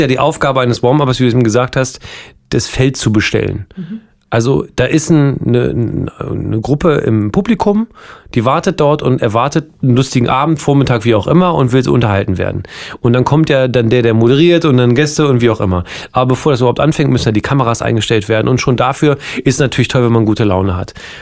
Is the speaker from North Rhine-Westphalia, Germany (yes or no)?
no; Hildesheim, Lower Saxony, Germany; ich komme aus Hildesheim, Alter. Wir sind nominell eine Großstadt, was man aber in keiner Ecke merkt.